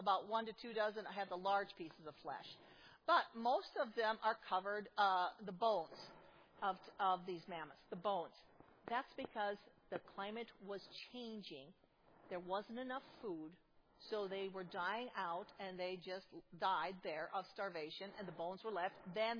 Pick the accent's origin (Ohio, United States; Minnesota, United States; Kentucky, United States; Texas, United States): Minnesota, United States; Indiana's better than Iowa, but I'm from Minnesota, so we say Iowa has better.